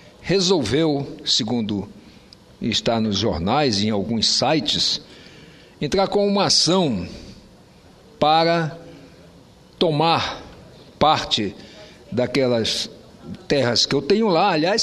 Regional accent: Roraima, Brazil; nós que nascemos, que vivemos em Roraima e que somos chamados de Macuxis

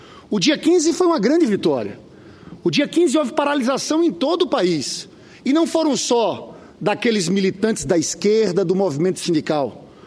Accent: Paraíba, Brazil; Eu que sou paraibano, tenho muito orgulho de ser nordestino também

